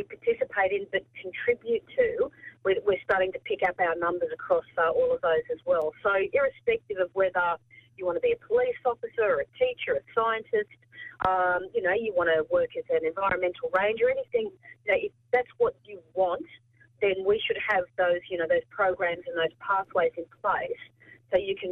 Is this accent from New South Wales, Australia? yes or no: yes; Barrack Heights, New South Wales, Australia; I actually grew up Barrack Heights, around Shoal Harbour, so okay. Just near the beach there.